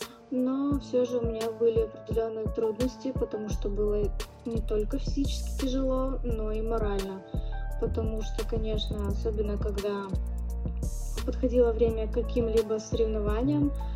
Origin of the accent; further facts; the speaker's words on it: Krasnoturinsk, Sverdlovsk Oblast, Russia; born there; now in Saint Petersburg, Russia; я родилась в Свердловской области, город Краснотуринск, 9 марта 1995 года. На данный момент проживаю в Санкт-Петербурге, как поступила учиться, отучилась и теперь работаю.